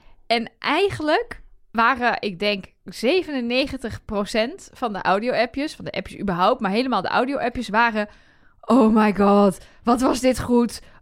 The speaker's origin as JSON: {"language": "Dutch", "country": "Netherlands", "said": "Ik ben een Nederlander."}